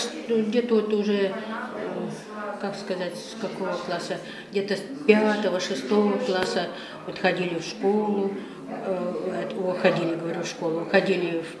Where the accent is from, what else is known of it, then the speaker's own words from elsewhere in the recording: Burfarpus, Altai Krai, Russia; now in Kemerovo, Russia; Село Бурфарпус Алтайского края, Волчихинский район.